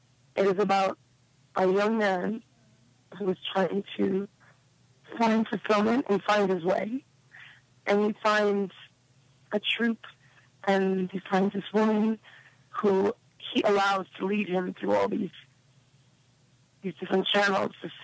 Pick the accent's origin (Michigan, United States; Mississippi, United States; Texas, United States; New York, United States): New York, United States; New York City; I'm from New York City, so there's always opportunity.